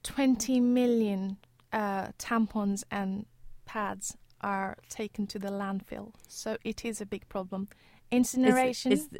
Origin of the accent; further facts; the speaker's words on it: Nepal; I grew up in Nepal using reusable pads all my earlyhood.